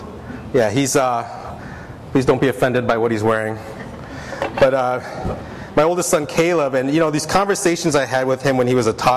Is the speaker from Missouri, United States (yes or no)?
yes; St. Louis, Missouri, United States; I'm from St. Louis, so I'm a diehard Cardinals fan.